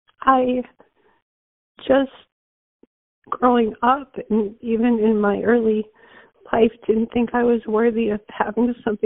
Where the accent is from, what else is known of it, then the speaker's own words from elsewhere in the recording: Arizona, United States; I was from Arizona. I was in the Newark airport.